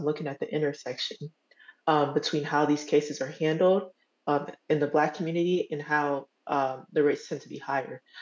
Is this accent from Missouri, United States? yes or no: yes; Missouri, United States; I'm focusing primarily on North St. Louis and North County. I am from North County.